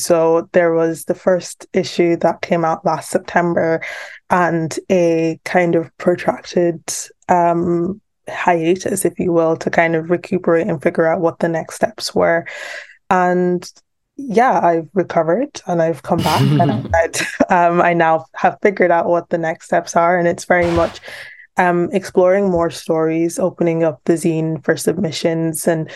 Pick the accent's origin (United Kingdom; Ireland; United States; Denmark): United Kingdom; it's so interesting the way that, being British, people can claim stake to that curry.